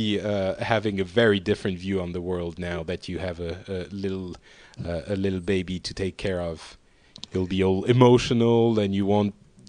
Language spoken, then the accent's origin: English; Paris, Île-de-France, France; And I'm from Paris.